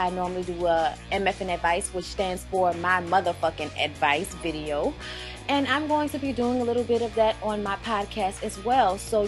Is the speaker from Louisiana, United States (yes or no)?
yes; Louisiana, United States; Now, I'm from Louisiana, like I said, and I know my way around some situations.